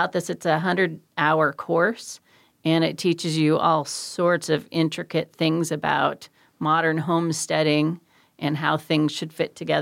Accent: Fairbanks, Alaska, United States; now in Anchorage, United States; when we were moving, we grew up in Fairbanks, we were moving south, I said, I need a cool house.

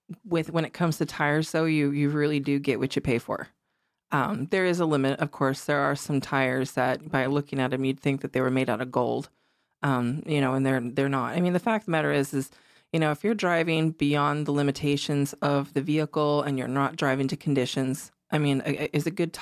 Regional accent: Alaska, United States; I've was born and raised in Alaska.

